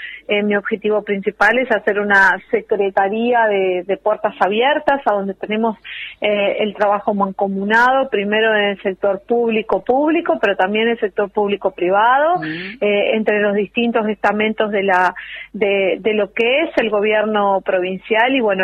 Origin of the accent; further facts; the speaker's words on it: La Paz, Entre Ríos, Argentina; Más allá de que es mi ciudad natal, los atardeceres de la ciudad de La Paz